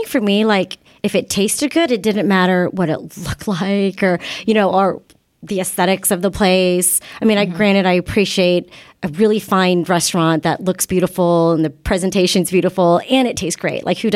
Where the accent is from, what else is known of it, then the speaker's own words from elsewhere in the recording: Kansas, United States; I mean, I guess for me, just growing up in Kansas, my husband being from Texas, we're not really, we're not too bougie as it is.